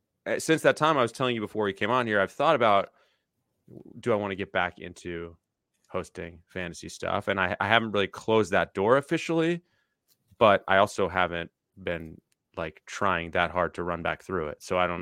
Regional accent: Atlanta, Georgia, United States; And I moved mm-hmm. back to my hometown of Atlanta, where I am now.

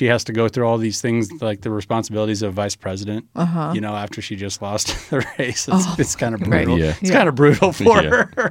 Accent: Nebraska, United States; And I know I'm from Nebraska and I'm a diehard Nebraska fan, but get out of here with that.

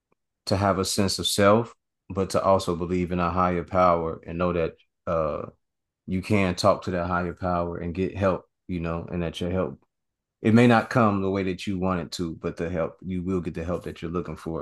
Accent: Chicago, Illinois, United States; I grew up in Chicago. I'm from Chicago. I live in Chicago right now.

